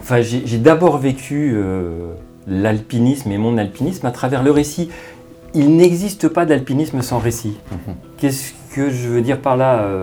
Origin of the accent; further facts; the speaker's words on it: Le Mans, Pays de la Loire, France; Alors, je suis né au Mans et j'ai vécu au Mans.